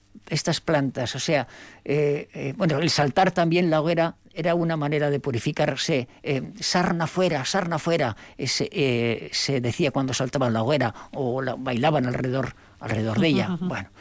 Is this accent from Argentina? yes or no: no; Domaiquia, Basque Country, Spain; Sí, de Domaiquia. Y ahí se ponía el ramo de San Juan, en la puerta.